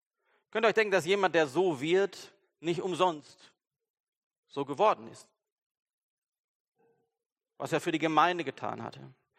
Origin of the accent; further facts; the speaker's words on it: Germany; das tut mir ja leid, dass ich hier eure Gepflogenheiten nicht kenne. Ich komme ja aus Deutschland.